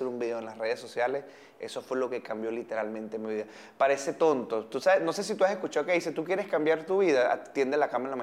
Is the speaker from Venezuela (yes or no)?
yes; Barinas, Venezuela; pero yo orgullosamente vengo de Barinas